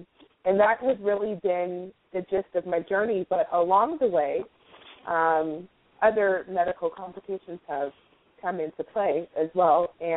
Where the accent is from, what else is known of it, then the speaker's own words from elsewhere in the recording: California, United States; I'm currently back in the Bay Area, which is home for me.